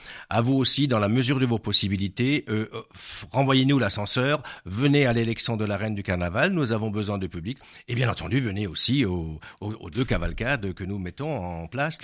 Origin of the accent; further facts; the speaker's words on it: Colmar, Grand Est, France; chez nous, à Colmar, nous avons décidé une élection au suffrage universel.